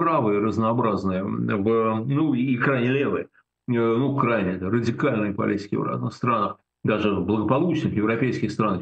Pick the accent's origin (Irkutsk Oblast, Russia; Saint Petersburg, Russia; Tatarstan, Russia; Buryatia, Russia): Saint Petersburg, Russia; Я в Питере вырос возле моего дома, я вырос на Невском